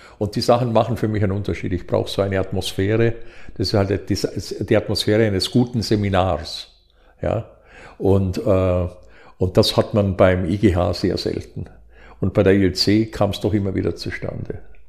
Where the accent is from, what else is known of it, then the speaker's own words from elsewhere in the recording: Vorarlberg, Austria; ich meine, ich bin ein Vorarlberger und die haben vielleicht eh schon so ein bisschen praktisches Gespür und einen hochentwickelten Pragmatismus